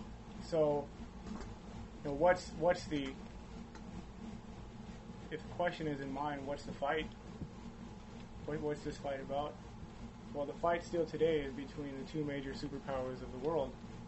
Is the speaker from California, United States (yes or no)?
yes; Los Angeles, California, United States; I grew up in Los Angeles, so I used to see her campaign ads on television.